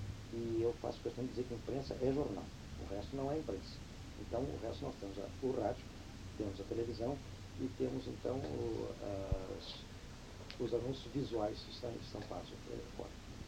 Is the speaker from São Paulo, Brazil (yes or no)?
yes; São Paulo, Brazil; Eu adoro e detesto São Paulo. Adoro, porque eu sou muito paulista, muitíssimo paulista, muitíssimo, vamos frisar bem.